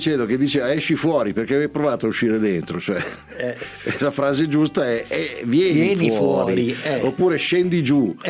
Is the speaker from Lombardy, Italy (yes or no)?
yes; Milan, Lombardy, Italy; io che sono cresciuto in Porta Romana.